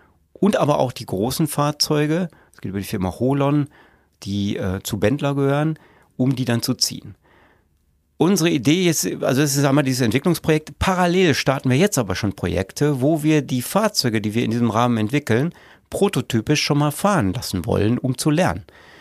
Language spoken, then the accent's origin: German; Salzkotten, North Rhine-Westphalia, Germany; Ich habe ja schon gesagt, bin aus Salzkotten. Wir haben relativ kleine Dörfer um Salzkotten herum, 3-4 Kilometer entfernt.